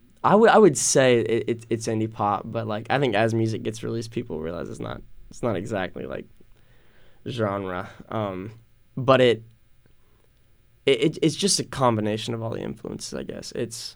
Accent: Hewitt, Texas, United States; also born or lived in Fort Worth; I was born in Fort Worth, but then I moved to Hewitt when I was, you know, I went to kindergarten at Spring Valley. So, yeah, I mean, I've lived in Woodway, Hewitt area my entire life.

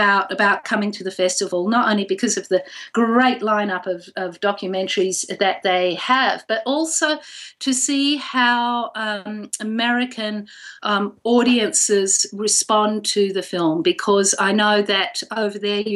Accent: Australia; you know, I'm Australian, yet it's the most foreign place on earth I've ever been to.

